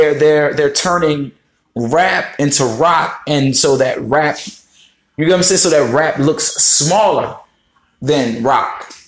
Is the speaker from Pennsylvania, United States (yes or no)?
yes; Philadelphia, Pennsylvania, United States; We said, no, man, I'm a rapper. I'm from Philly. This is how we do it. The Philly flow.